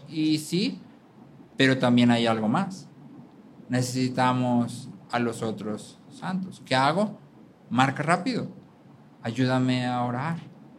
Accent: Mexico; por lo menos a nosotros como mexicanos nos gusta mucho la idea

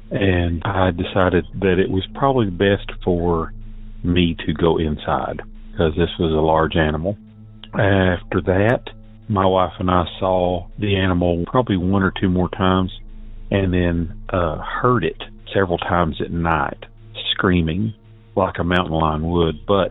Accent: Tennessee, United States; I'm from Southeast Tennessee, and I just found the podcast

